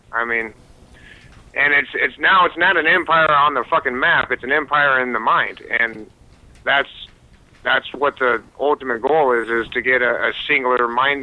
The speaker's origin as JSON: {"language": "English", "region": "Montana", "country": "United States", "said": "I'm from Montana."}